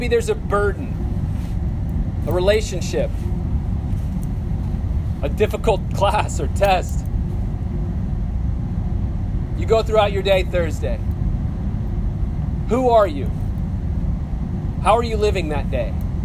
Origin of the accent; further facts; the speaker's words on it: Kansas, United States; But I grew up in Kansas, and when I was in college, I would walk across campus